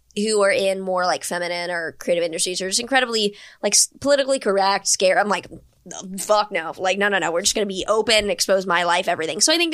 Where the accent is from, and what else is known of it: Houston, Texas, United States; born or raised there